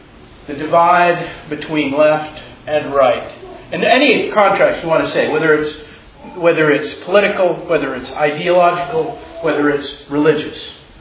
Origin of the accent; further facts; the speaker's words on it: Washington, District of Columbia, United States; I'm from Washington, D.C.